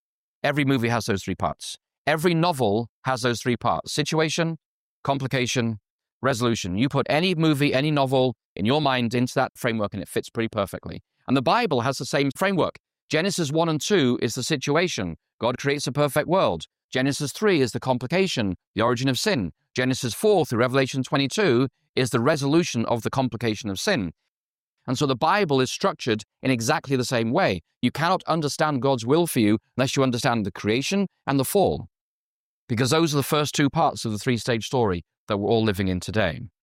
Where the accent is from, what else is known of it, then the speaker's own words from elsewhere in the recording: England, United Kingdom; When we were growing up in England, we never had a TV. We go to our grandparents who live in Oxford.